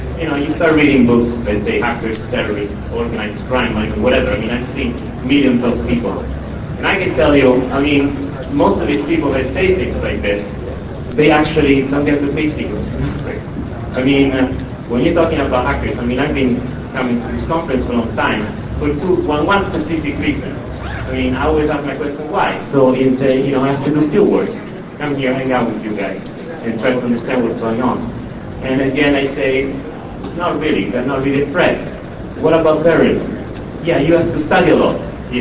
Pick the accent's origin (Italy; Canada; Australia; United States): Italy; English is a second language; As you can hear from the accent, I'm actually not from Britain, but I'm actually from Italy